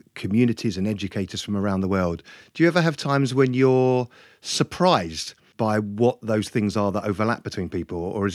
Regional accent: Redbridge, London, United Kingdom; growing up in the Redbridge Jewish community in the 70s and 80s, the most well-known local Orthodox synagogue was Beehive Lane.

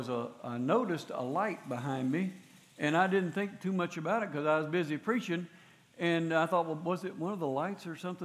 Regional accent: Florida, United States; I'm a pastor. I'm from Florida. I'm starting a new church.

